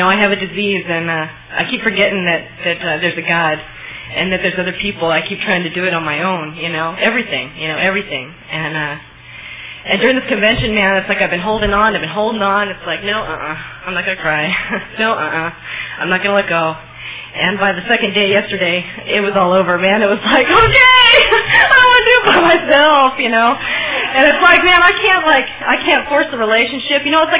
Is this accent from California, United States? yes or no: yes; Simi Valley, California, United States; I got clean down south, and I'm from Simi Valley.